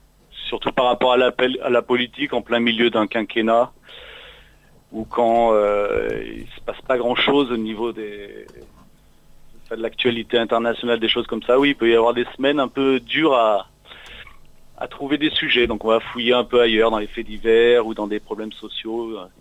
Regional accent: Lyon, Auvergne-Rhône-Alpes, France; C'est à Lyon, moi je suis de Lyon.

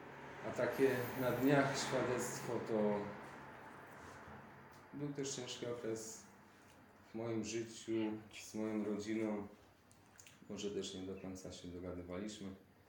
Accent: Tychy, Silesian Voivodeship, Poland; pochodzę z Tychów, tam się urodziłem.

